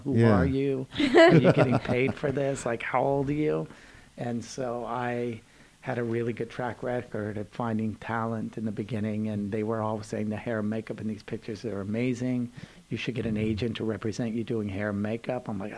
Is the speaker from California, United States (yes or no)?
yes; Calabasas, California, United States; Yeah, I was born in Newport Beach, and I moved to Calabasas when I was like 4 or 5.